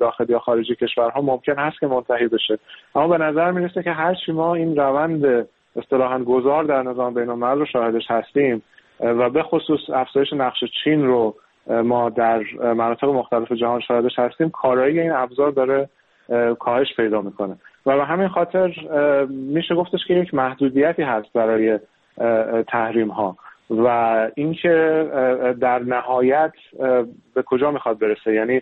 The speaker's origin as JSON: {"language": "Persian", "country": "Iran", "said": "من میتونم بگم به عنوان یک ایرانی تأسف‌باری هست"}